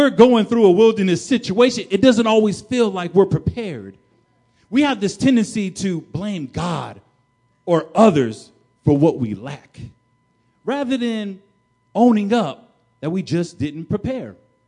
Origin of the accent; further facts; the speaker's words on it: New Jersey, United States; Because I'm from Jersey. So I've been born here, and I know what it's like to have to prepare for hurricane season.